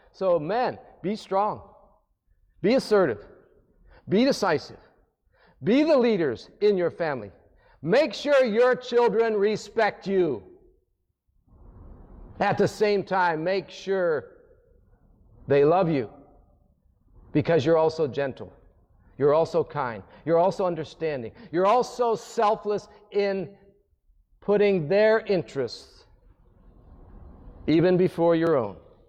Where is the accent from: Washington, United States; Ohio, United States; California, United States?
Ohio, United States; and I love LeBron, he's 40 minutes from my hometown, but he doesn't have six rings.